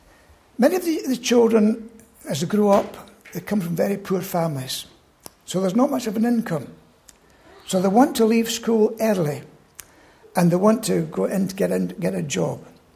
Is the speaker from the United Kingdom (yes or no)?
yes; Glasgow, Scotland, United Kingdom; I was born and brought up in Glasgow.